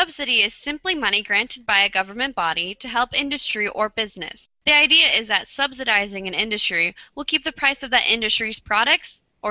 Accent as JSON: {"language": "English", "region": "California", "country": "United States", "said": "Speaking as a Californian, many of us are already trying these water-saving techniques."}